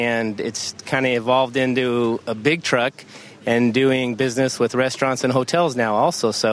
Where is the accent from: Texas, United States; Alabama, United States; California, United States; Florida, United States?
California, United States; Reedley; I'm from Regeer Family Farms. And we're from Reedley, California, which is close to Fresno.